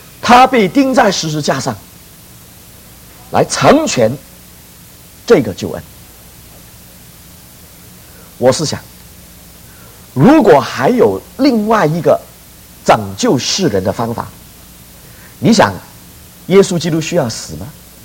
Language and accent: Chinese; China; 你知道我们中国人的字啊，很多都很有意思